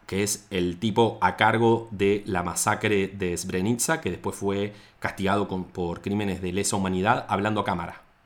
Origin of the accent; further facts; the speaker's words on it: Argentina; Para mí, como un argentino de puerto, era impensado.